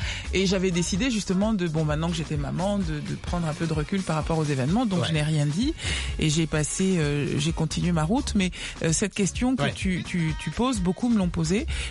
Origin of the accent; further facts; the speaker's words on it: France; alors que j'ai grandi en France, dans un pays majoritairement blanc